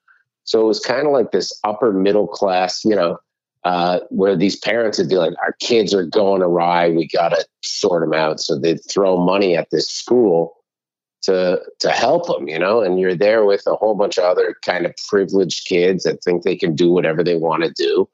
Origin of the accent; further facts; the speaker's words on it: North York, Ontario, Canada; So I grew up in North York. I went to high school. Won two high schools in North York. Then I went to one in Scarborough.